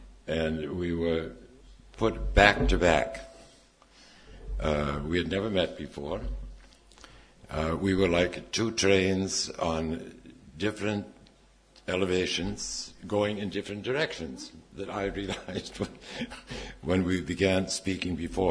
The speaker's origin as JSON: {"language": "English", "town": "Chania", "region": "Crete", "country": "Greece", "tie": "born or raised there", "said": "mine in my hometown in Chania in Crete."}